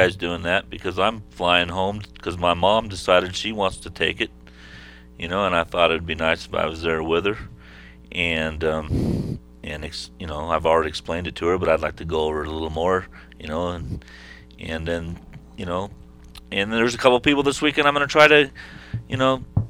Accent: Portland, Oregon, United States; I come from the Northwest, from a city called Portland

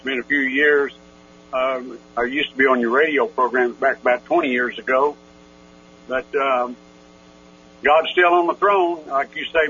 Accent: Oklahoma City, Oklahoma, United States; But I grew up in Oklahoma City, 18th and Grand Boulevard, not a wealthy family at all.

